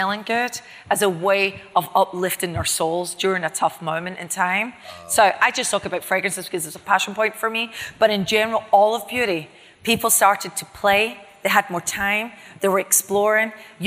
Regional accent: Scotland, United Kingdom; also born or lived in Puerto Rico; I'm a wannabe Boricua, but I'm not. I'm Scottish.

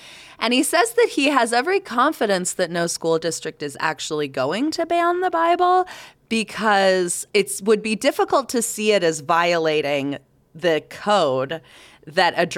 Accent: the South, United States; Like, I grew up in the South.

